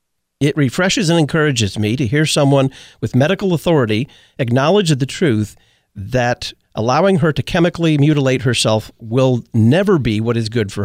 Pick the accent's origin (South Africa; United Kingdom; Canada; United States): Canada; I am Canadian